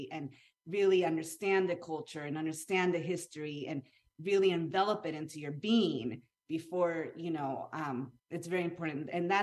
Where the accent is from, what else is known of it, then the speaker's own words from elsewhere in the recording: Chile; I'm like this redheaded white girl, like growing up in Chile, bicultural